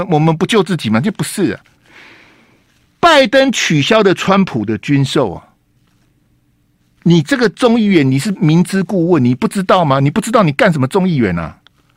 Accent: Taiwan; 像我在台湾，我也是土生土长，他在香港土生土长，我在台湾土生土长，我也见证了台湾最黄金最辉煌的时刻啊

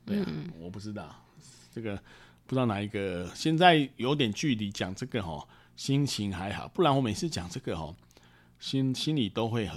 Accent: Taipei, Taiwan; 我小时候住在天母

